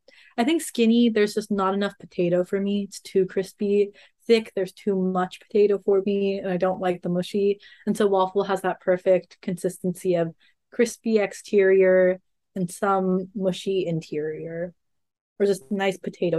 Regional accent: California, United States; But I grew up in Monterey Bay, California. So I grew up by the ocean right next to Big Sur.

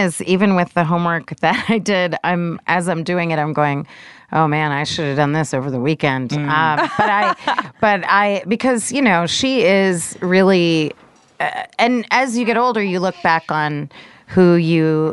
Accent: Miami, Florida, United States; I grew up in South Florida, in Miami, so it's like

